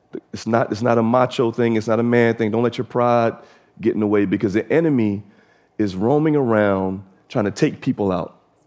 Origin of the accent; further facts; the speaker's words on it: Philadelphia, Pennsylvania, United States; because for me, you know, I'm from Philly, you know, 16 years hood, trained with these things, man.